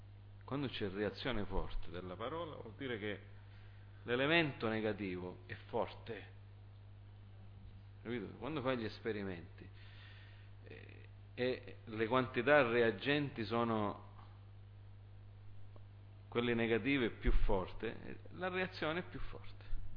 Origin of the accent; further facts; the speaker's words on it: United States; Io sono cresciuto in America